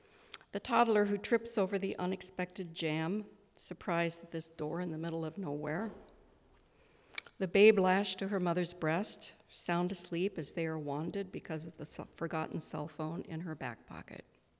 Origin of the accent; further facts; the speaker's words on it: Kansas, United States; I'm from Kansas. And Quivira is a wildlife refuge not far from my grandfather's farm, actually, but I had never visited it until I went back to Kansas a few years ago